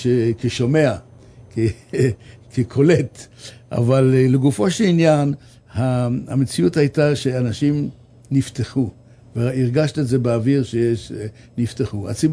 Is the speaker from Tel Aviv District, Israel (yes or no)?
yes; Bnei Brak, Tel Aviv District, Israel; לא גדלתי, התחתנתי לתל אביב. גדלתי בבני ברק